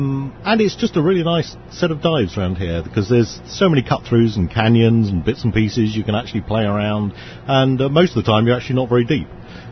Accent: Weston-super-Mare, South West England, United Kingdom; we're from Weston-super-Mare, which is in England.

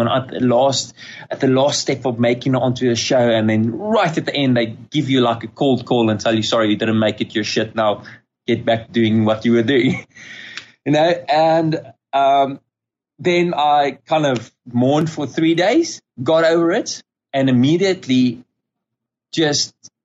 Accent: Centurion, Gauteng, South Africa; I'm 31 years old. I'm actually from Centurion, Gauteng, and I'm an entrepreneur.

